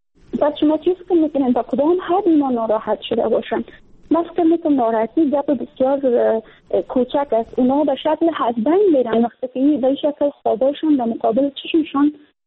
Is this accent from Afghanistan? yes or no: yes; Afghanistan